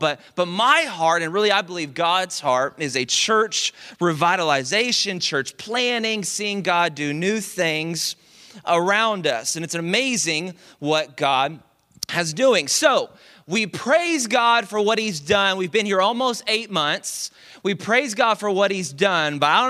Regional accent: Dallas, Texas, United States; now in Houston, United States; I'm originally from Dallas.

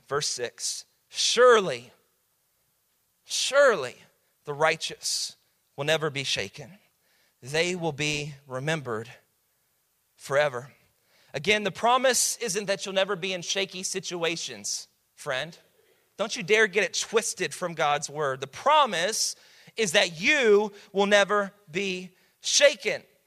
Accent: Mesquite, Texas, United States; I'm telling you, man, we played dirty where I grew up in Mesquite, Texas.

